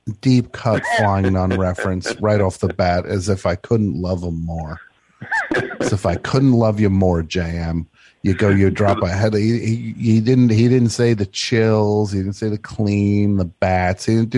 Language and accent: English; New Jersey, United States; Well, look, I'm from New Jersey. I understand that.